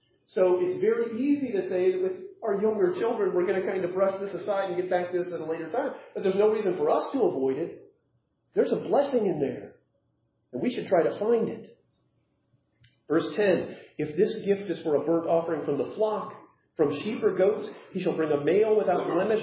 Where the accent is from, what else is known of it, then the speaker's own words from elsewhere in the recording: California, United States; I'm from California.